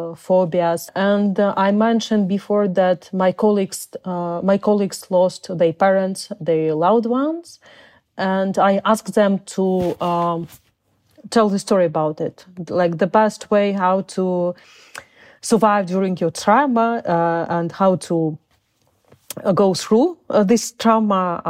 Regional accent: Uzbekistan; born there; English is a second language; also born or lived in Crimea, Ukraine; I was born in Soviet Union. I was born in Uzbekistan, and because people of my nation were terribly deported by Stalin, in order of Stalin, mm-hmm. and then we came back to Crimea.

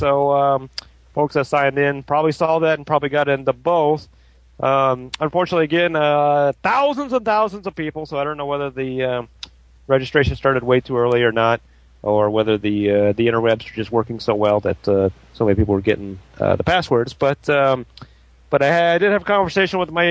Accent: Columbus, Ohio, United States; I grew up in Columbus, Ohio.

